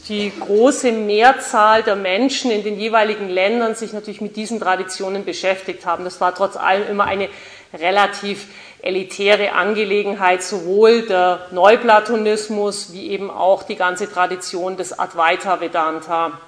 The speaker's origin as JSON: {"language": "German", "town": "Augsburg", "region": "Bavaria", "country": "Germany", "said": "Ich bin aus Augsburg"}